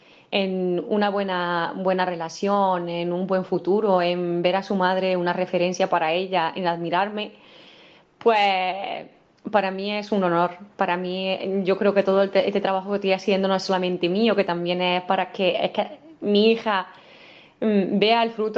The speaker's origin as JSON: {"language": "Spanish", "town": "Casariche", "region": "Andalusia", "country": "Spain", "tie": "born or raised there", "lives_now": "Aguilar de la Frontera, Spain", "said": "Yo, aunque vivo aquí en Aguilar y que también me ha recibido de la misma manera, pero mi pueblo también es Casariche y nunca, nunca lo dejo atrás, siempre lo llevo en el corazón."}